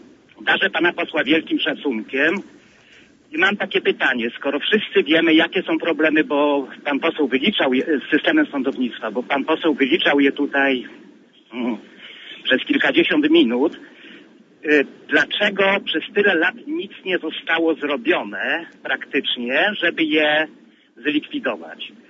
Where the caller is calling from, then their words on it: Gdańsk, Pomeranian Voivodeship, Poland; jestem z Gdańska.